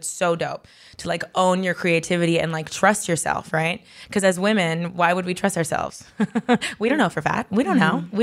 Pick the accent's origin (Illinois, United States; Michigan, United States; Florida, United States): Florida, United States; Miami; But these people, maybe it's like New York, because I grew up in Miami.